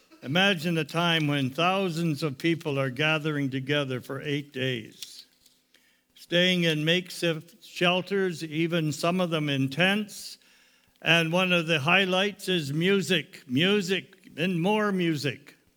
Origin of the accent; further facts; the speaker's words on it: Niagara Falls, Ontario, Canada; moved away as an adult; also born or lived in India; Then we retired, came home to Canada in 2002. In 2004, we came from Niagara Falls, which is our home area, to here